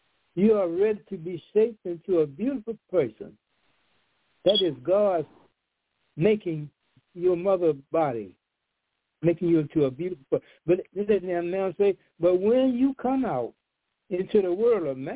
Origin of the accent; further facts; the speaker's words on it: Montgomery, Alabama, United States; born there; I was born in Montgomery, Alabama. I was about 14 years old in 1955.